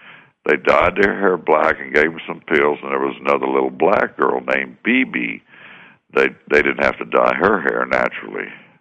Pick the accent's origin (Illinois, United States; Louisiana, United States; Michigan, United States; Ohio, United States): Louisiana, United States; I'm from Louisiana.